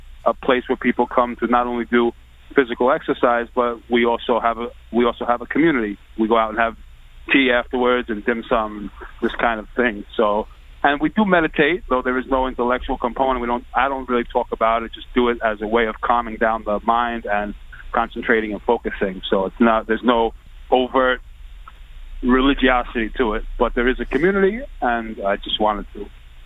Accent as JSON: {"language": "English", "country": "United States", "said": "I'm not born Chinese. I'm American from a non-practicing Jewish family."}